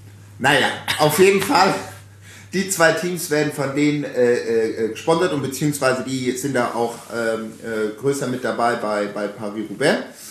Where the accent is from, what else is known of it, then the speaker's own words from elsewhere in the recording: Hesse, Germany; so bei uns in Hessen und so, da sagt man ja auch mal Mosche.